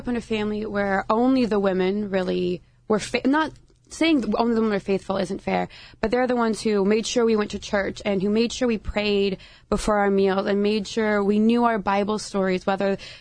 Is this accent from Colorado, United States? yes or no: no; Irvine, California, United States; also born or lived in East Coast, United States; So I was born on the East Coast, and then my parents and I moved here to California about 20 years ago. I grew up Catholic, went to C's, which is how I met you guys, here in Orange County, Irvine.